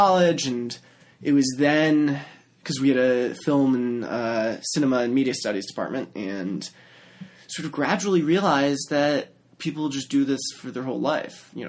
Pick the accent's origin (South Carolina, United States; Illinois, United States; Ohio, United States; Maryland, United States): Maryland, United States; We grew up in Maryland.